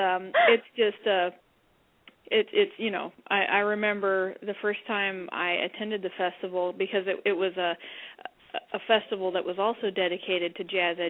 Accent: Idaho, United States; Well, yeah, you know, I'm from Idaho, as you know.

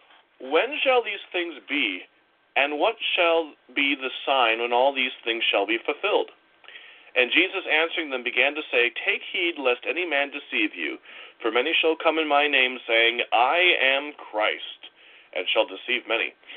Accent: Wisconsin Rapids, Wisconsin, United States; born there; but the town that I was born in, Wisconsin Rapids, has changed so much since I was a child.

